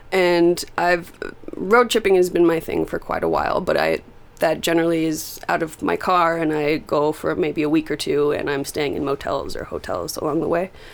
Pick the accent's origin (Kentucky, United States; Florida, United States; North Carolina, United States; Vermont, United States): Vermont, United States; moved away as an adult; now in Los Angeles, United States; Well, I've been in California since 2008. I moved from Vermont when I was 18 to California.